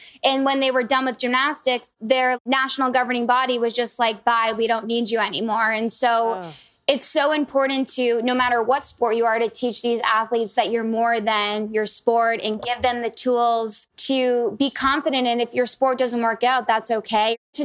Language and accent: English; United States; although I'm American, I love watching the Romanian gymnast